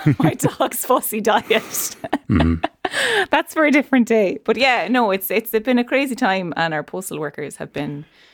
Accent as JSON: {"language": "English", "country": "Ireland", "said": "Yeah, it's a central part of our history as Irish people."}